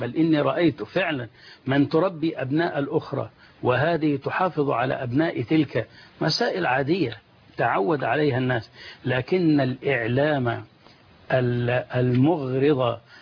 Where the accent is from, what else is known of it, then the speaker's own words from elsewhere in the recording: Dakahlia, Egypt; born there; also born or lived in Giza / Yemen / Saudi Arabia; ولدت في محافظة الدقهلية، ثم انتقلت إلى محافظة الجيزة فأقمت بها منذ سنة 70 ميلادية